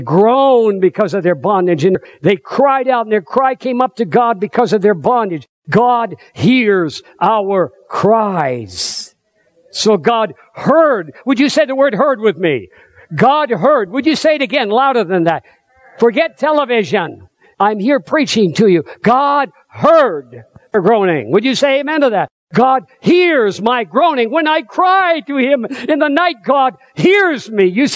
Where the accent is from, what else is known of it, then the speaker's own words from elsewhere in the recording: Vermont, United States; born there; I was born in Vermont, so I can relate to this place.